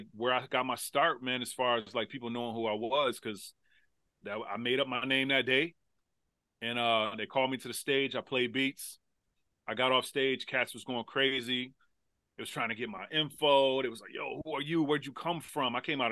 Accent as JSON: {"language": "English", "town": "Grand Rapids", "region": "Michigan", "country": "United States", "tie": "born or raised there", "said": "I grew up in Grand Rapids on the west side of the state, man."}